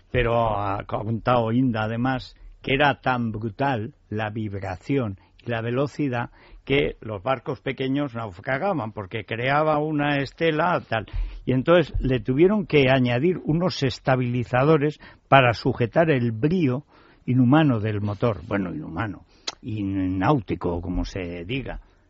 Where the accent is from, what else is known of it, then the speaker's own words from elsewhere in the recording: Aragon, Spain; Y en Teruel, como no hay señores que puedan regalarle un avión para que aterrice en vertical en mi pueblo, pues allí no veranea.